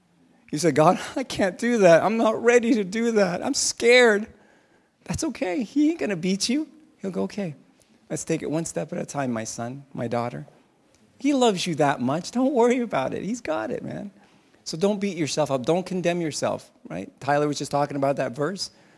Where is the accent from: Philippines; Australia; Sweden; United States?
Philippines; I'm Filipino, and it's not Filipinos.